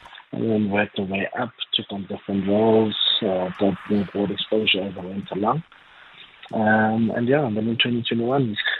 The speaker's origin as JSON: {"language": "English", "town": "Johannesburg", "region": "Gauteng", "country": "South Africa", "tie": "born or raised there", "also_born_or_lived": "Soweto", "said": "so I originated in Soweto, Pretoria, born in bed there. But my family's homestead is in Northwest, from Soweto, sort of moved to the east end of Johannesburg."}